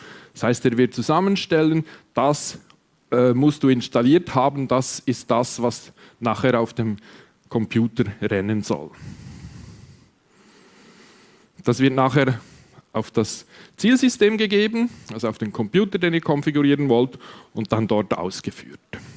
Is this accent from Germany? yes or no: no; Switzerland; Ich bin Schweizer, das hört man. Ich weiß es. Bitte entschuldigt alle Helvetismen.